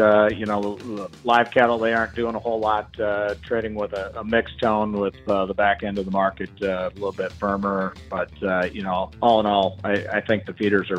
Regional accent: Lancaster, Kentucky, United States; accent: Southern drawl; Well, I am from Lancaster, Kentucky. I'm about 30 minutes south of Lexington, Kentucky, which is, Keeneland and all that kind of stuff. So pretty small town.

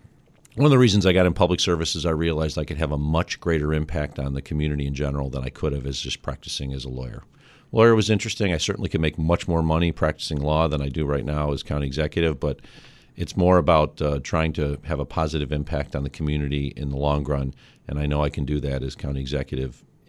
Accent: Lackawanna, New York, United States; I grew up in Lackawanna. My father was a steel worker at Bethlehem Steel.

